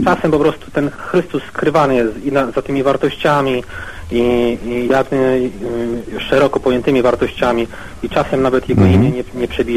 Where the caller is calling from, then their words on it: Warsaw, Masovian Voivodeship, Poland; Ja jestem słuchaczem online z Warszawy.